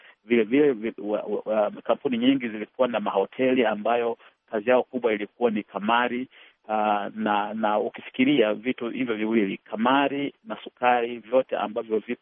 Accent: Tanzania; mimi ni Mtanzania na nilivyokuwa kijana mdogo na kuwa nchini Tanzania

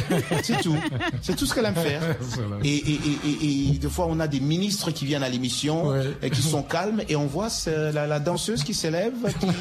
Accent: Kinshasa, DR Congo; moi, je suis originaire du Congo, Kinshasa, la RDC, et chez nous, il y a beaucoup de musiciens.

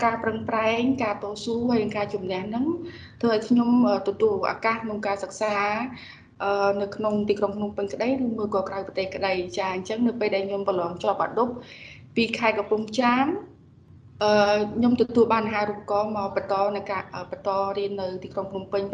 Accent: Kampong Cham, Cambodia; ពុកម្ដាយខ្ញុំគាត់គឺជាកសិករហើយខ្ញុំមកពីខេត្តកំពង់ចាម

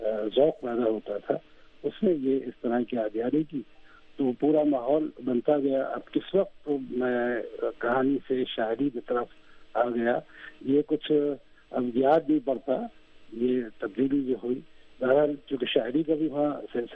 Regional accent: Bashai, Uttar Pradesh, India; وہ جو میرا وطن ہے قصبہ بشائی ضلع مراد آباد میں ہے, اب وہ ضلع کے دو حصے ہوئے تو ضلع امروہہ میں وہ ہے, اور وہ بہت مرخیز علاقہ ہے, وہاں شاعر ادیب اور نقاد خاصے پیدا ہوئے ہیں

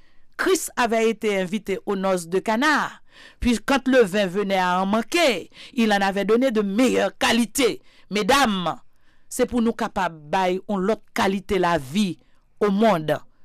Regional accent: Haiti; En tant qu'haïtienne

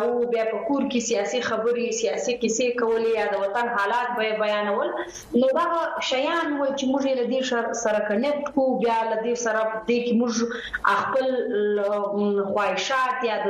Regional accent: Sinjawi, Balochistan, Pakistan; also born or lived in Quetta; پیدا شوی او لوی شوی په سنځاوي کې وزیلا زیارت جنوبی پښتون پاکي سبق مون تر لسمال ته ویلې دی بیا د مختز د خپل د پارا کوټي شار تر راغلو

